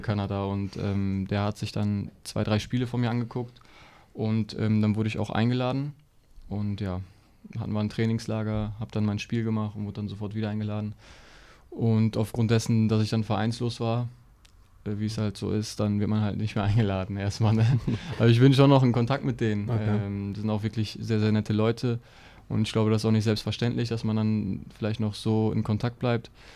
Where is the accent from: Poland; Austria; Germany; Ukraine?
Germany; Münster; Ja, ich bin ja aufgewachsen in Münster und bin dann erst ab der B-Jugend dann zu damals LR Aalen gegangen, habe da 2 Jahre dann gespielt, bin dann nach Wolfsburg gegangen und nach einem Jahr zurück nach Münster